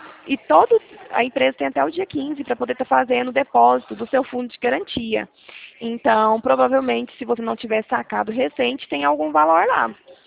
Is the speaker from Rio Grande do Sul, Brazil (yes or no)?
no; Santa Bárbara d'Oeste, São Paulo, Brazil; Eu sou de Santa Bárbara.